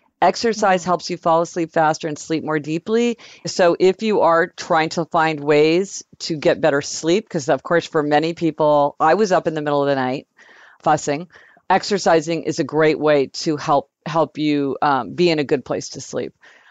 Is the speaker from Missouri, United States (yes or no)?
yes; Kansas City, Missouri, United States; born or raised there